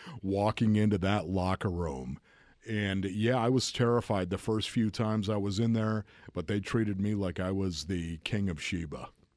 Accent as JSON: {"language": "English", "town": "Buffalo", "region": "New York", "country": "United States", "tie": "born or raised there", "said": "Growing up in Buffalo, New York, you got to be kidding me. All the humidity up there coming right off the lake, Lake Erie."}